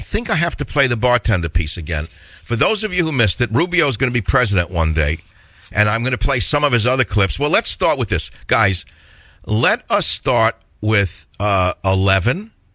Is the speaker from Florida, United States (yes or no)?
no; New York, United States; Look at New York politics. I grew up in New York.